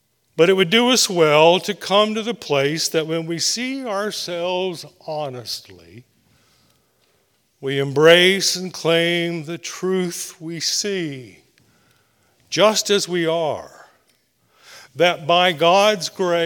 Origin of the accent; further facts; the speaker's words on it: Shady Spring, West Virginia, United States; Growing up in Shady Spring, I think every worship service ended with this song.